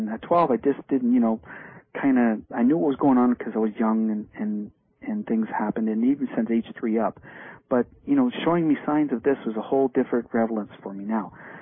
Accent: Sarnia, Ontario, Canada; an individual who actually lives in my hometown. We got a caller from Sarnia, and I got a letter from somebody from Sarnia.

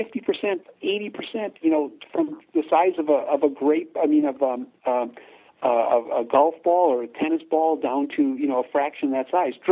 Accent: Midwest, United States; Of course, I grew up in the Midwest, so kind of a goiter belt.

